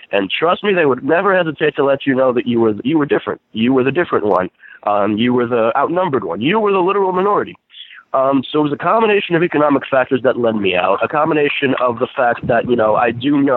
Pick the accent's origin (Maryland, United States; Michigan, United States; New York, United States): New York, United States; I was born and raised in New York, and lived there for a good part of my life.